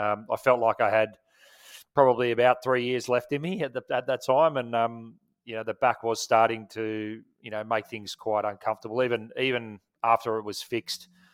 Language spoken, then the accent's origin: English; Wollongong, New South Wales, Australia; I grew up in Wollongong down there. That was sort of where I had my childhood for, you know, the first 18, 19 years of my life. I got a British passport as a result of them obviously being English.